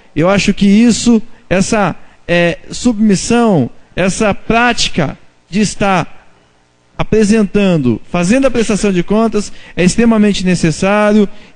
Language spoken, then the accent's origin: Portuguese; Cascavel, Paraná, Brazil; sou de Cascavel.